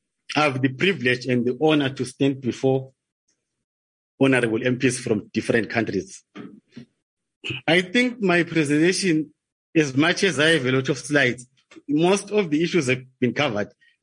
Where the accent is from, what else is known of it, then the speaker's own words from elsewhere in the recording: Eswatini; I come from the Kingdom of Eswatini, but I'm the executive director of CADESA.